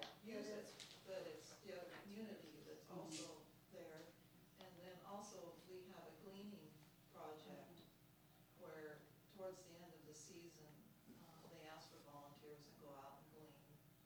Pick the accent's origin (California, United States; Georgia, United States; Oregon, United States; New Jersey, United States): Oregon, United States; Salem; I'm from Salem, Oregon